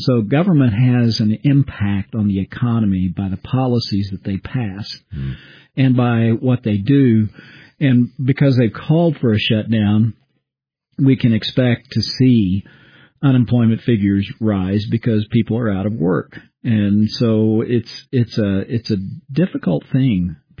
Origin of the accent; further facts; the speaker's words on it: Illinois, United States; moved away; When I moved out here from Illinois in 1982, I was amazed when we visited to see people working like construction jobs on a Saturday, because where I grew up in southern Illinois